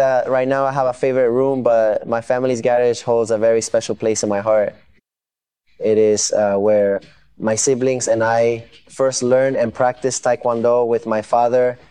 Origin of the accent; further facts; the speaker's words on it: Texas, United States; also born or lived in New York City; After being born in New York, my family eventually relocated to Texas, where I grew up, and started training in my family's garage.